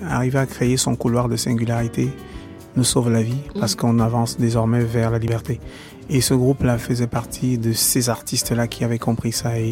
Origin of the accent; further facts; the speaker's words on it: Cameroon; mais également pouvoir nous aujourd'hui en tant que Camerounais, rentrer réellement en contact avec notre histoire